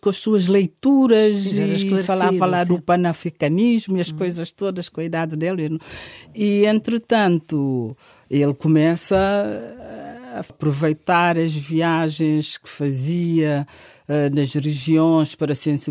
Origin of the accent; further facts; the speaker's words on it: Guinea-Bissau; born there; Eu nasci na Guiné-Bissau, num contexto familiar que agora, olhando, dou conta que é dominado mais por mulheres